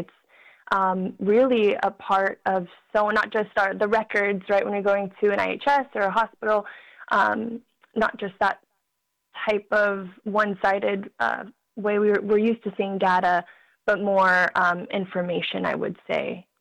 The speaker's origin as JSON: {"language": "English", "town": "Tucson", "region": "Arizona", "country": "United States", "said": "And, you know, I'm from Tucson, Arizona."}